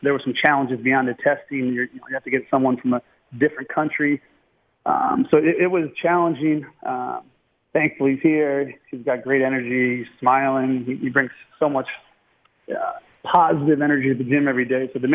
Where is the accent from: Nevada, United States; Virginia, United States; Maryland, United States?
Maryland, United States; Baltimore; You know, growing up in Baltimore, it's the Orioles, Maryland basketball, and wrestling, probably in that order.